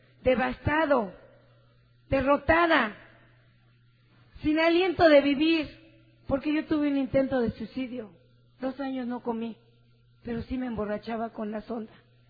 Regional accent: Mexico City, Mexico; Porque yo también soy de Tepito.

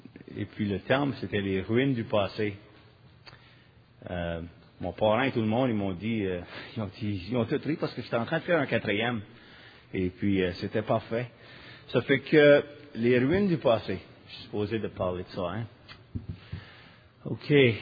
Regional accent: New Brunswick, Canada; accent: Acadian French; Comme Lise, je viens du Nouveau-Brunswick. Je m'en qualifie bien vite, là. Je suis un Acadien. Mon français, c'est un français acadien.

